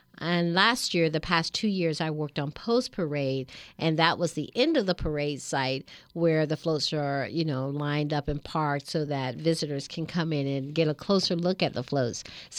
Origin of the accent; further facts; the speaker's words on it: Georgia, United States; now in California, United States; Well, I grew up in Georgia, as a matter of fact. I'm from the East Coast, and I've been in California now about 8 years.